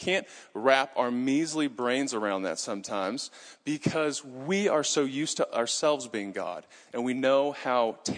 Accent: New Zealand; I remember growing up in New Zealand and we drive on the left-hand side of the road.

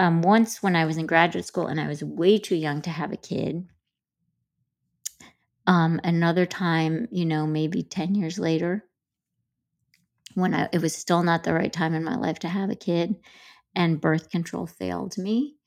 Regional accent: Grand Rapids, Michigan, United States; Oh, yeah. I mean, Grand Rapids, Michigan, it was very similar. I remember that a girl in my high school

